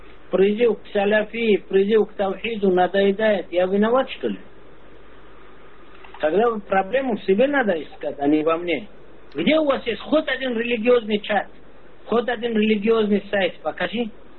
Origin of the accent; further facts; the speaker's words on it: Dagestan, Russia; Вообще гумбетовские.